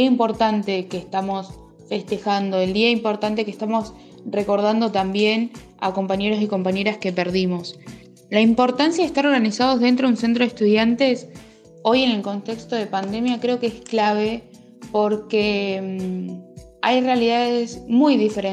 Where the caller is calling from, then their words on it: La Pampa, Argentina; de La Pampa.